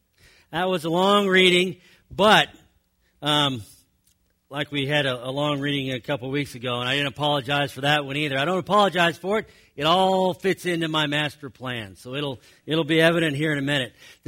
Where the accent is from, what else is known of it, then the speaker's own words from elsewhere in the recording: Kansas City, Missouri, United States; See, I grew up Catholic, and in the Catholic Church, I grew up in St. Charles Parish in Kansas City.